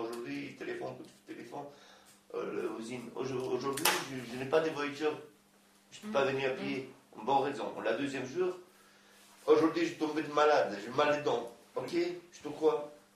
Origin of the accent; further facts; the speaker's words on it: Romania; French is a second language; C'est, franchement, la époque chez nous, en Roumanie, il a pris les gens sur la route, forcé.